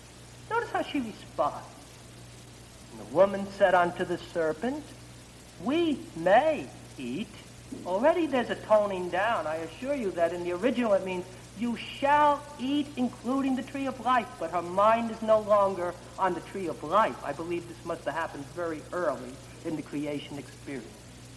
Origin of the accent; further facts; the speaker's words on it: Jersey City, New Jersey, United States; accent: Jersey City; He had a lovely southern accent. Need I say more for my Jersey City accent?